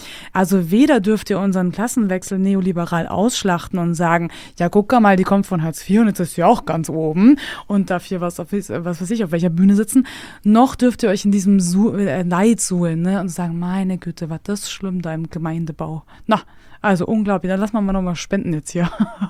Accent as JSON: {"language": "German", "region": "Bavaria", "country": "Germany", "tie": "born or raised there", "also_born_or_lived": "Munich, Germany / Austria", "said": "Und dann bin ich ja auch noch vom Land, ne? Wir sind ja von München nach Österreich gezogen, von Österreich dann wieder nach tiefes Niederbayern."}